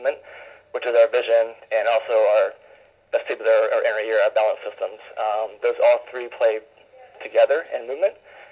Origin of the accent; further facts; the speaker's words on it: Berkeley, California, United States; Like I said, I'm from Berkeley, California.